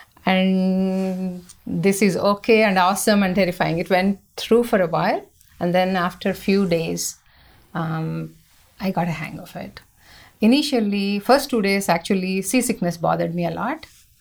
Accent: India; I grew up in India. I don't know anything.

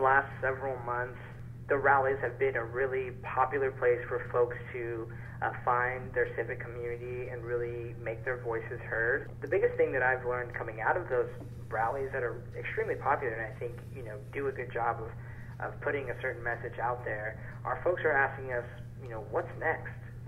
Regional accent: Tacoma, Washington, United States; Actually, growing up in Tacoma, went down to Mason Methodist Church and cast my ballot in person.

